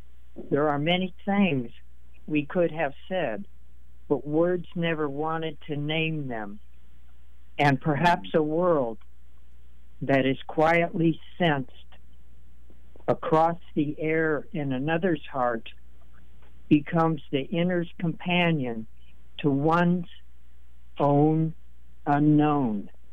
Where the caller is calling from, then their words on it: Nebraska, United States; Yes, for what it's worth, I'm listening from Nebraska